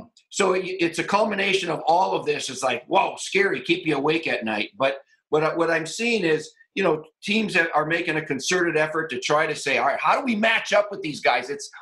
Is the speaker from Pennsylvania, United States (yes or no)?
no; Iron Mountain, Michigan, United States; He blew his knee out at Pine Mountain, all right, in my hometown of Iron Mountain.